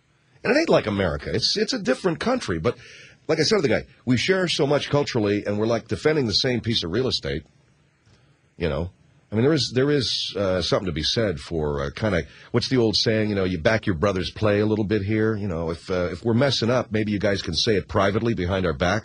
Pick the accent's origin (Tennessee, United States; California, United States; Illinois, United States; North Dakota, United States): California, United States; born there; So, well, I was born here, but I'd be proud if I came from Canada.